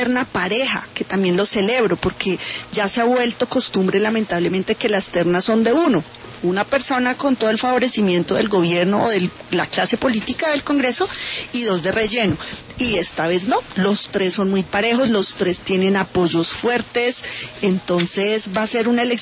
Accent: Colombia; Como ciudadana colombiana

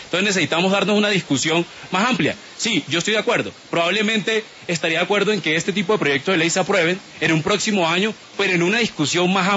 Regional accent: Valledupar, Cesar, Colombia; yo soy de Valledupar

